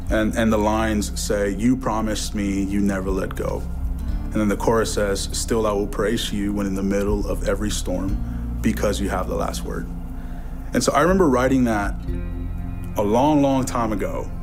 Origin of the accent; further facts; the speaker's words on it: Brownsville, Texas, United States; moved away as an adult; Much like her, you know, I grew up in Brownsville, Texas, you know, for the last 25, 26 years of my life, just kind of been there, stationed there.